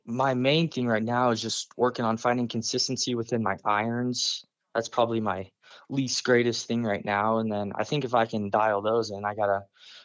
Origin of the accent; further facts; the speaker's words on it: Des Moines, Iowa, United States; born there; now in Shelby, United States; In Des Moines.